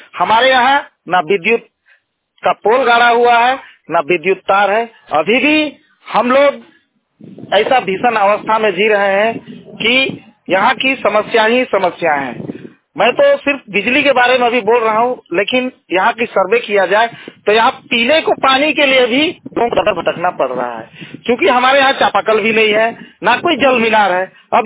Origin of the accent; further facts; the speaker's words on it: Paharkona, Jharkhand, India; गांव पहाड़कोना, पंचायत किनकेल, प्रखंड केरसई, जिला सिमडेगा का रहने वाला हूँ। मेरे पहाड़कोना गांव में लगभग 80 घर हैं।